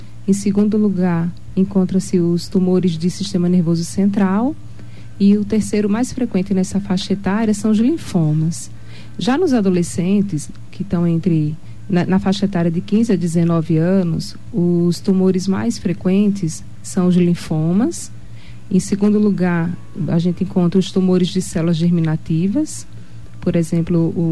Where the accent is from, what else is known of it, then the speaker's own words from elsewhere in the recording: Sergipe, Brazil; now in Dourados, Brazil; Sou sergipana, mas moro aqui em Dourados há mais de 11 anos.